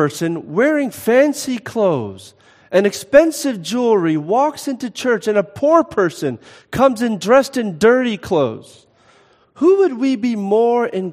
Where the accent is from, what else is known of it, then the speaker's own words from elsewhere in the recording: Philadelphia, Pennsylvania, United States; I grew up in Philadelphia, which is factually known as the greatest city of the modern world.